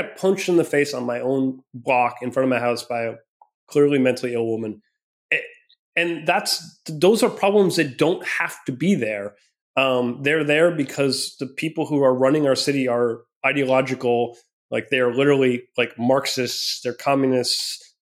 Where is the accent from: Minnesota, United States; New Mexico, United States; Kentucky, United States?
Minnesota, United States; Cause I grew up in Minnesota. I'm a Midwestern kid.